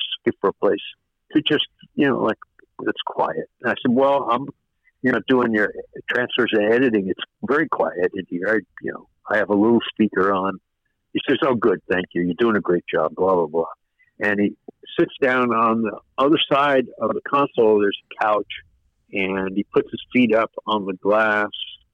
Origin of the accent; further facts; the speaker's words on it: New York, United States; I said, "No, I'm born and raised in New York."